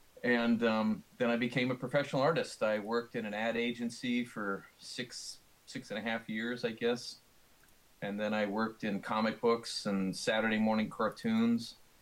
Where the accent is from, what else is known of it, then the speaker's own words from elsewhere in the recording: New Jersey, United States; born there; also born or lived in Washington State; I tell people that I wasn't born in America, that I was born in New Jersey. And, I moved around a lot as a kid